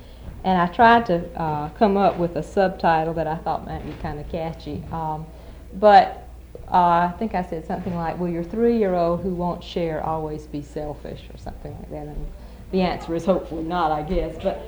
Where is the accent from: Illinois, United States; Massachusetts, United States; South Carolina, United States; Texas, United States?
South Carolina, United States; I grew up in South Carolina, and you just said I was talking South Carolina, that's right.